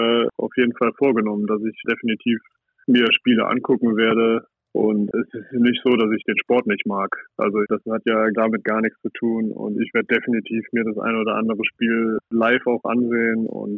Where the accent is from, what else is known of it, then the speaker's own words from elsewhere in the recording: Saarlouis, Saarland, Germany; Also ich komme aus Saarlouis, aus dem Saarland, und ich habe da das Handballspielen gelernt